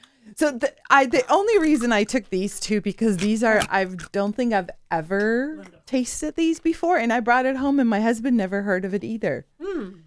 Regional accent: Istanbul, Turkey; I've never seen this in Istanbul growing up because I grew up in Istanbul.

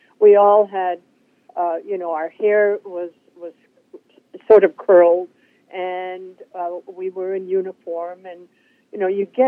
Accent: Norway; I was born and raised in Norway, and my parents were part of the support for the Norwegian underground.

